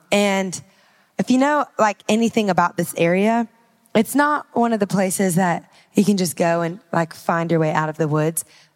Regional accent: Louisiana, United States; Well, make sure I'm from Louisiana, that deep down, that's about you right there.

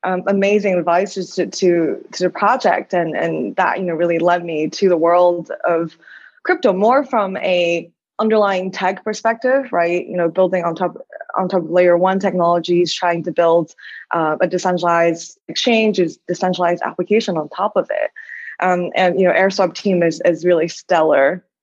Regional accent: China; now in United States; I grew up in China, educated in the States, worked on Wall Street, then pivoted to crypto.

